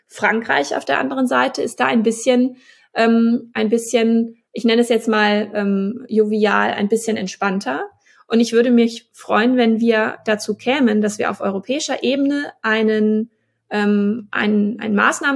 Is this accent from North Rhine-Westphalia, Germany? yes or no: no; Schleswig-Holstein, Germany; Ich komme aus Schleswig-Holstein.